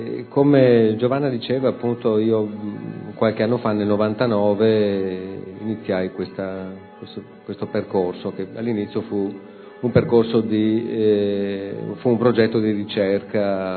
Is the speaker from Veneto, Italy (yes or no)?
yes; Vicenza, Veneto, Italy; Io sono molto appassionato di arte antica, sono di Vicenza